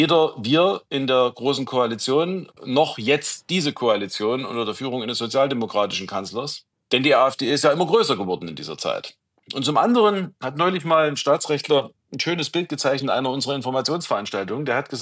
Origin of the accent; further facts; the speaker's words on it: Saxony, Germany; Ich komme ja aus Sachsen